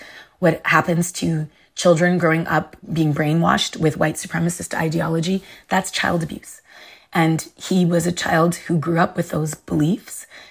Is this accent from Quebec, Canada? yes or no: yes; Montreal, Quebec, Canada; And if I said I'm from Montreal, born and raised